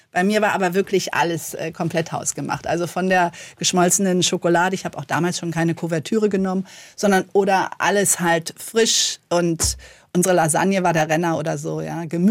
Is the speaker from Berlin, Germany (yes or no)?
yes; Berlin, Germany; ich bin da aufgewachsen. Ich bin Berlinerin, wobei ich sagen muss, wenn ich in Berlin bin, werde ich ganz oft gefragt, wo kommst du denn her?